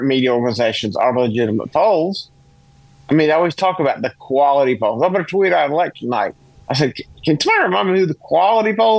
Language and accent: English; South Carolina, United States; And, you know, I grew up in South Carolina, so we always watched Jesse Helms.